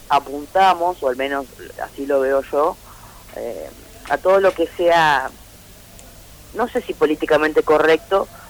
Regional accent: Argentina

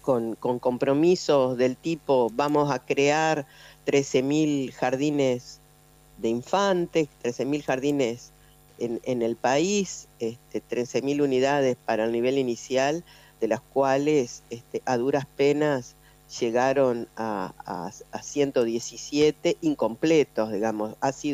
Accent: Entre Ríos, Argentina; nosotros este año estamos convocados como argentinos y argentinas, entrerrianos, a votar

